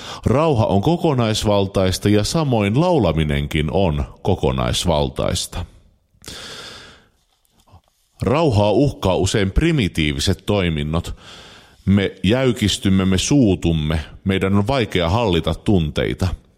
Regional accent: North Karelia, Finland; accent: North Karelian; Totta kai minulla on oma pohjoiskarjalainen aksentti

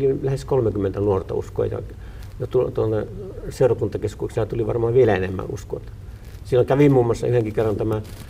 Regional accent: Pello, Lapland, Finland; also born or lived in Kemi; Lukiossa just tuli, muutettiin Pellosta pikkukylältä Kemin kaupunki, mikä on niin kuin kommunistikaupunki.

